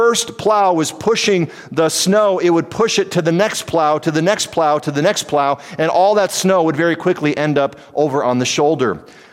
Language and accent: English; Midwest, United States; I'm reminded of growing up in the Midwest.